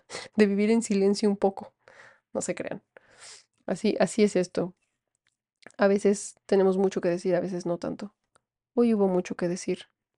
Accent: Aguascalientes, Mexico; También yo antes criticaba a gente que se quedó en Aguascalientes, de donde yo soy.

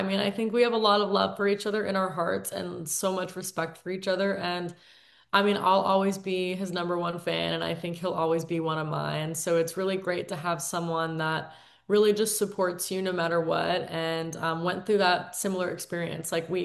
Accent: Florida, United States; I'm from Florida and I have kayaked springs.

